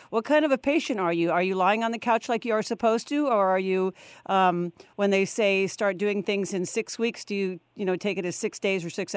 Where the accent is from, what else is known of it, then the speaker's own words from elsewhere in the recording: Santa Clara, California, United States; once in a while about Santa Clara and the women that come out of there, and it's like, oh, that's my hometown, and I know that guy